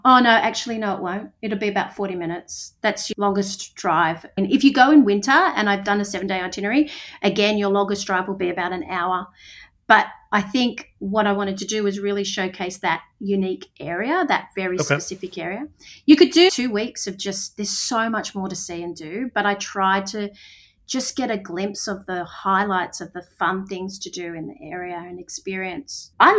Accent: Australia; which as an Australian, I was quite embarrassed to say that I didn't know that.

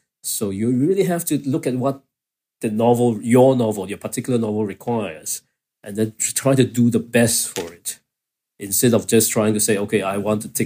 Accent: Kuala Lumpur, Malaysia; I was growing up in Kuala Lumpur

